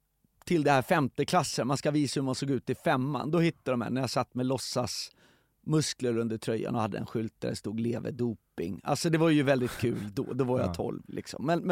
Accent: Stockholm, Stockholm County, Sweden; Alltså, jag växte upp i Hässelby och där var ju en period av när folk började snacka orten, slang

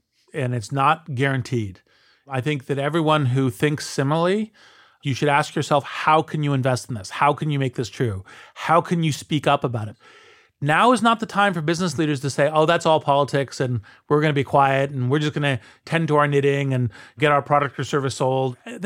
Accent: United States; Let me just speak as an American here

